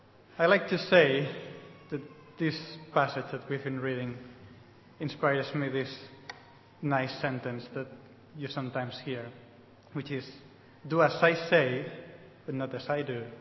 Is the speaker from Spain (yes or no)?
yes; Spain; English is a second language; now in England; just in case you don't know. And if you haven't noticed, I'm not English. I'm from Spain.